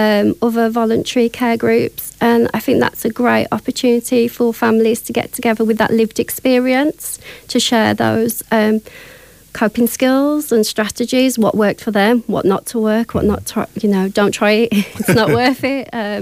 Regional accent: Wolverhampton, West Midlands, United Kingdom; when the post came to open the Admiral Nurse Service in the Black Country, I'm from the Black Country, Wolverhampton

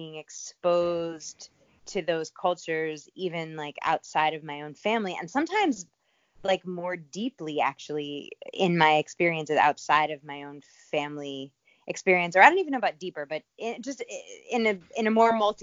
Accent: New York City, New York, United States; I was born and raised in New York City

